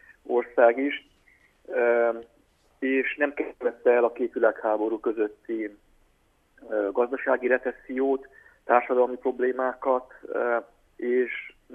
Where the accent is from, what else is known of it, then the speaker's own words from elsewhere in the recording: Transylvania, Romania; mi erdélyi magyarok vagyunk